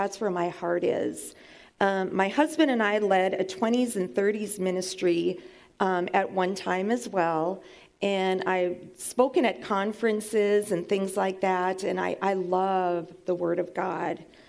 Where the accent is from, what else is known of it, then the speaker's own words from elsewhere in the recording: North Dakota, United States; born there; I was born in North Dakota. I don't know if any of you have been there, but that's where I was born.